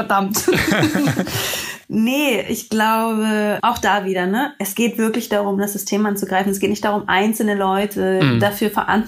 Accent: Berlin, Germany; Ich bin ja auch Berlinerin.

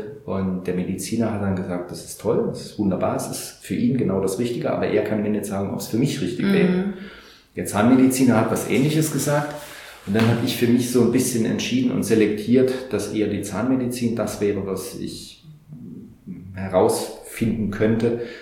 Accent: Saarland, Germany; also ich hatte hier bei uns im Saarland gibt es sehr viel Hütten- und Bergbauindustrie

